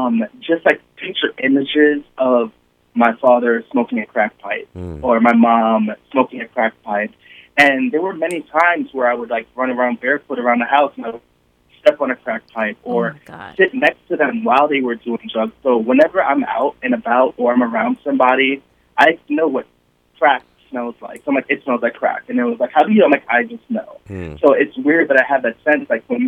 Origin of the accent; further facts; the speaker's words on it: Brooklyn, New York, United States; Plus, I'm from Brooklyn, born and raised, so I have that Brooklyn attitude also.